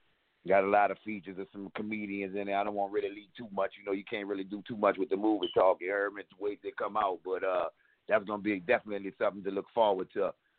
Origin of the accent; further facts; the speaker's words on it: Louisiana, United States; I'm from the Ninth Ward.